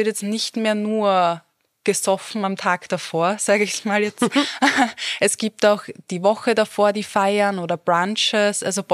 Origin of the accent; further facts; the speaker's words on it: Vienna, Austria; Also ich als Wienerin, als ich hier so ein bisschen recherchiert habe, was es so für Traditionen gibt